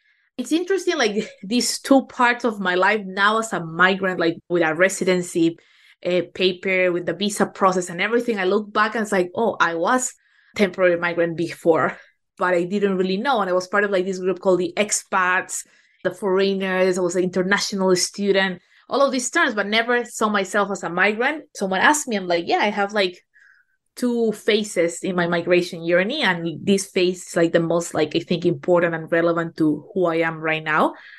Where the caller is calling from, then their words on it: Jerusalem, Jerusalem District, Israel; I'm actually joining all the way from Jerusalem in Israel.